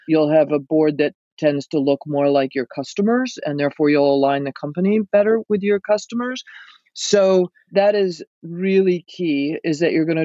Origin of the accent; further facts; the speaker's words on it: United States; You know, I'm an American. I went to business school. I'm a capitalist.